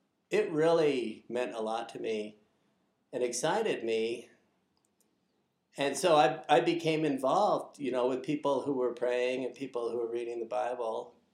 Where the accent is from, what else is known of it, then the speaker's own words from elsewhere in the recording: United States; I'm proud to be an American